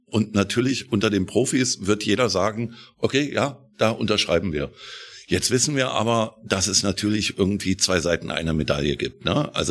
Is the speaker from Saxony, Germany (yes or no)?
no; Eisenach, Thuringia, Germany; Ich komme aus Eisenach